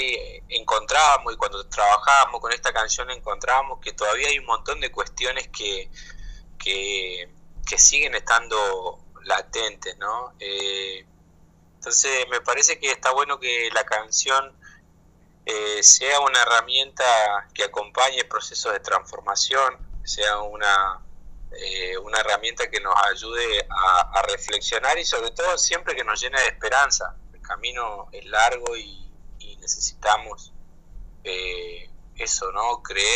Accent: Patagonia, Argentina; habla muchísimo de nuestra historia como patagónico y también como argentinos.

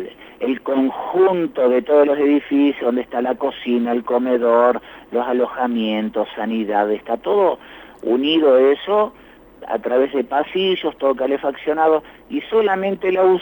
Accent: Paraná, Entre Ríos, Argentina; En mi caso soy de Paraná

